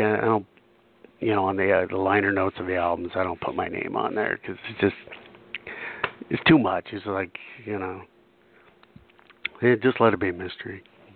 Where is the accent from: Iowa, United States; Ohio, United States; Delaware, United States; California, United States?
California, United States; You know, I grew up in Orange County, and when I finally made the move to L.A., we rehearsed at Willie's place.